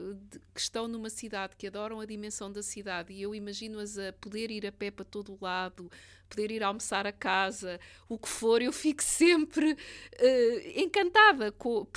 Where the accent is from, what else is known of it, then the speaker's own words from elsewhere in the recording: Porto, Norte, Portugal; now in Lisbon, Portugal; A minha infância foi toda na Foz e depois voltei lá 2 anos.